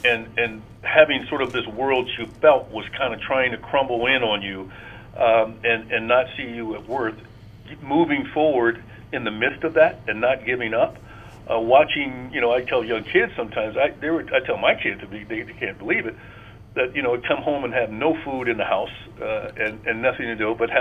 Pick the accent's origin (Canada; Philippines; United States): United States; Portsmouth, Ohio; Well, I think the influences from my hometown, Portsmouth, it was a very good sports town.